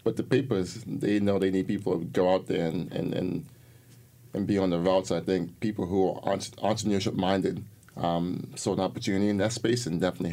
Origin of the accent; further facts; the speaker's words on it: New York City, New York, United States; I grew up in the Bronx.